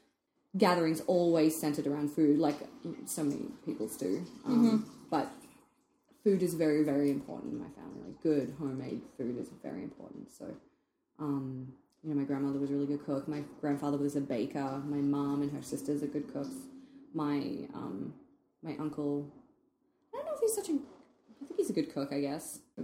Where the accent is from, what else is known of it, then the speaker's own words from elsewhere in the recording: Australia; when I say I come from Australia